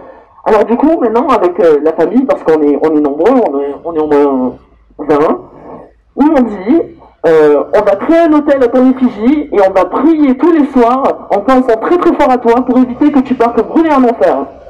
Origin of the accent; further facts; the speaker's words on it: Tahiti, French Polynesia; j'ai été adoptée par une famille blanche, pas du tout déconstruite, et de base, je viens de Tahiti.